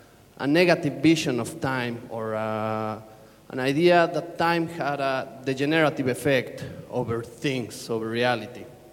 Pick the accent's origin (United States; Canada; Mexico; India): Mexico; from Mexico.